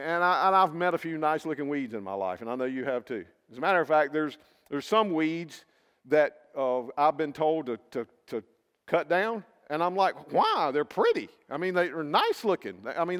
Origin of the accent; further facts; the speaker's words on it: South Carolina, United States; Now, I come from South Carolina. That's in the southeast. That's in the southern states.